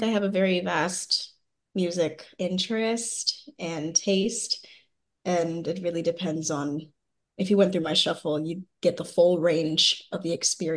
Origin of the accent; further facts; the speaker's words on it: Chicago, Illinois, United States; I'm from Chicago, so I actually got to be in the area that I spent a lot of time in growing up